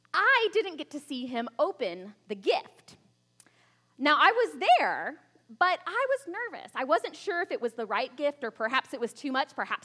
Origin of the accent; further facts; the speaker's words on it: Florida, United States; Now, remember, I'm from Florida. I had never seen a professional sports game before I met John